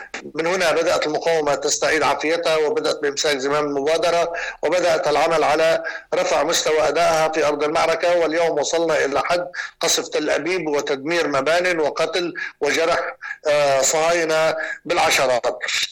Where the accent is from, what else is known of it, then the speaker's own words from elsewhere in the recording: Lebanon; كما بيقولوا عندنا بلبنان